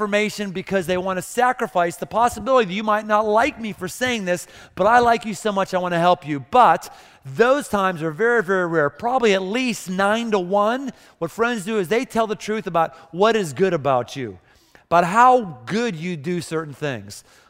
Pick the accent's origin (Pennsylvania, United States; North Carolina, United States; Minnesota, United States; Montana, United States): Pennsylvania, United States; Pittsburgh; I had been born and bred in Pittsburgh. All my lifelong family, lifelong friends were there.